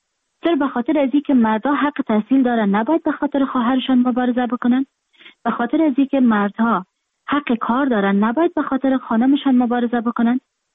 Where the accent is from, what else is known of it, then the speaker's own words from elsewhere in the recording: Afghanistan; moved away; من در خارج هستم، خارج از افغانستان هستم